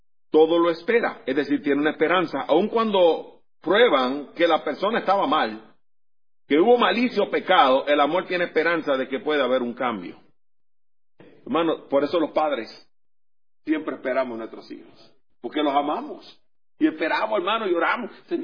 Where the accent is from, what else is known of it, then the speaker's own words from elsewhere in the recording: Puerto Rico; No le estoy sacando en cara, como decimos en mi país, de qué pata cojea. ¿Usted entiende eso, hermano? Es un refrán de Puerto Rico, quizás.